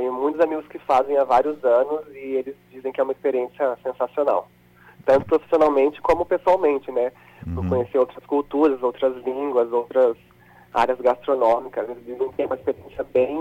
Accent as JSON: {"language": "Portuguese", "town": "Jundiaí", "region": "São Paulo", "country": "Brazil", "tie": "born or raised there", "said": "Mas eu morei no bairro Eloy Chaves a minha vida toda."}